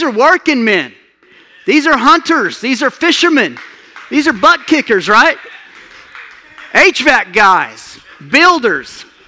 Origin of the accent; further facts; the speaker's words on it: Clovis, New Mexico, United States; I'm from Clovis, New Mexico, Eastern New Mexico, 44 years old. I was raised by some of the best people in the world.